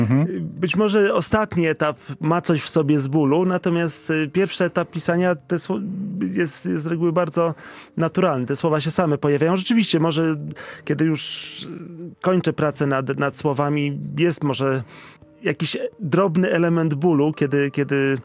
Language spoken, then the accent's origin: Polish; Warsaw, Masovian Voivodeship, Poland; Ja jestem rodowitym mieszkańcem Warszawy